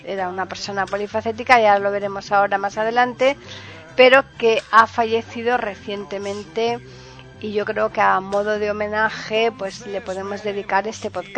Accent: Seville, Andalusia, Spain; tú eres madrileño, yo soy sevillana, es muy difícil que nosotros lo pronunciemos bien.

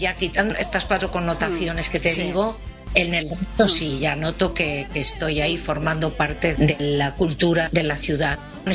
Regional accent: Valladolid, Castile and León, Spain; yo todo soy profeta en mi tierra con mi público, ya. O sea, el vallisoletano de a pie.

